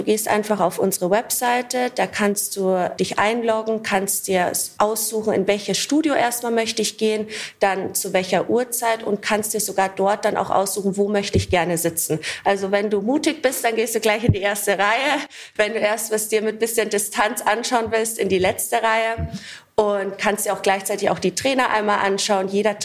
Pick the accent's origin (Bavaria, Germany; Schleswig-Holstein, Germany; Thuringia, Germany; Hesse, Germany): Bavaria, Germany; Munich; ich komme aus dem wunderschönen München